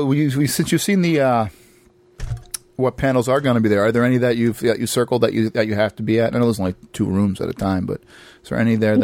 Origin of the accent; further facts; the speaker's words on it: Massachusetts, United States; I'm from Massachusetts, and if it was over in Eastern Mass, where all my family is and whatnot